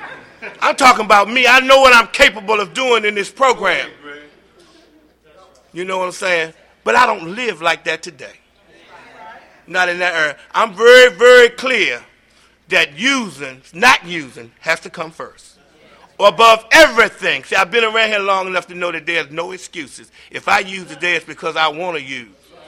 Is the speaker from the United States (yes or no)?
yes; Washington, District of Columbia, United States; I'm from Washington, D.C., and I used to live up by Walter Reed, and I worked for the engraving and printing.